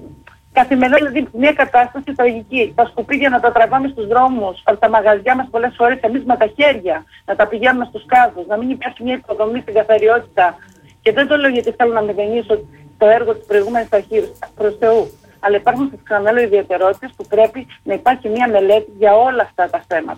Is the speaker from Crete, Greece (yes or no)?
yes; Heraklion, Crete, Greece; Δεν θέλω η πόλη μου να είναι κάτι ξεχωριστό. Να είναι ένα προορισμό από αυτό που σα είπα προηγουμένω, που και οι ντόπιοι αλλά και οι τουρίστε θα λένε πάμε στο Ηράκλειο